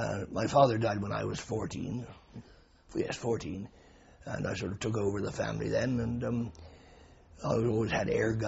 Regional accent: Bristol, South West England, United Kingdom; I was born in Eastfield, Bristol, and then moved to, always in Eastfield until after the war, and then we moved to Fishponds. Then I got married and lived in Redland.

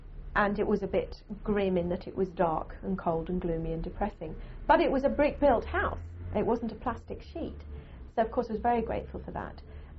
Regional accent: United Kingdom; because I am British

